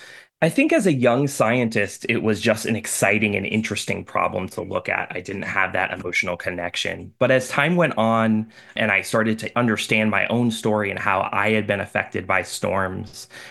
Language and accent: English; Florida, United States; So I grew up in Central Florida, and I was moved very early on when I was about 16 by experiencing hurricanes.